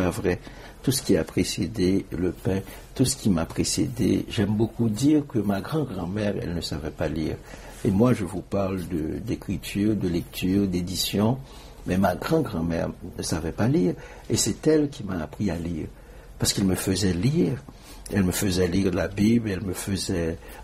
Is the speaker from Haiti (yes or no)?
yes; Haiti; moved away; j'étais très attaché, très très attaché avec Haïti. C'est toujours un paradoxe chez moi parce que j'ai quitté Haïti, mais Haïti ne m'a jamais quitté.